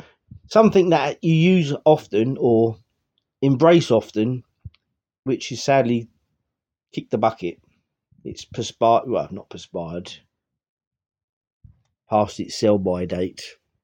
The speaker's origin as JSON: {"language": "English", "town": "Sheringham", "region": "East of England", "country": "United Kingdom", "said": "I'm from Sheringham in North Norfolk."}